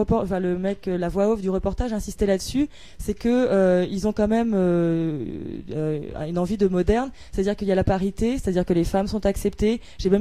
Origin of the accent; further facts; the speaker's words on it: Brittany, France; Je trouvais ça très local, parce que donc, je suis bretonne.